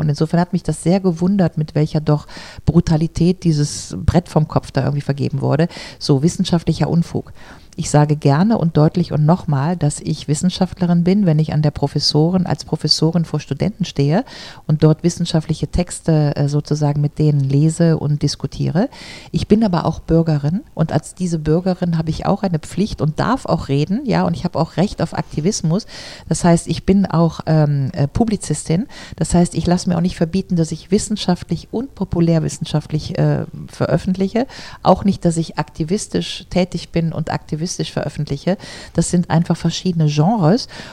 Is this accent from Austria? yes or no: no; Grevenbroich, North Rhine-Westphalia, Germany; weil ich komme ja aus Grevenbruch